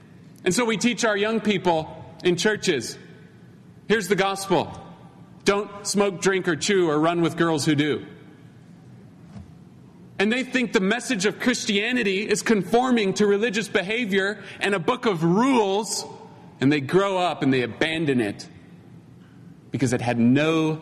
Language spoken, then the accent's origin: English; Utah, United States; I grew up in Utah, but when I moved back, I was shocked